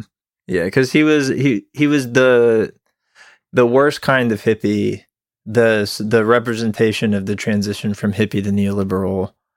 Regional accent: Tampa Bay, Florida, United States; I'm from the Tampa Bay area of Florida, so I know this very intimately

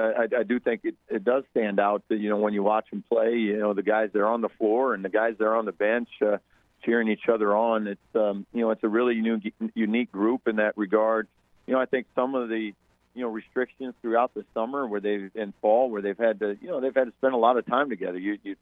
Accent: Iowa, United States; I'm very familiar with, being a, growing up in Iowa, and I have a lot of friends and family from the area.

